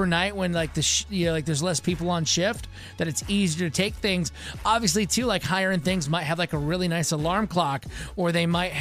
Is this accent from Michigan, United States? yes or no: yes; Michigan, United States; nothing like a dumb story out of my home state of Michigan. This happened in the west side at a place called Newaygo County, but this is the western part of Michigan.